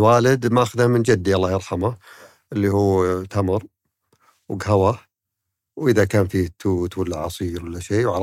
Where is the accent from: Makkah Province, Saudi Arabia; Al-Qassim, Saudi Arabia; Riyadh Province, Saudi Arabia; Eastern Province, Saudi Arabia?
Riyadh Province, Saudi Arabia; Riyadh; يعني بتكلمك عن الرياض بحكم أني من أهل الرياض، أسر الرياض يعني تلقاها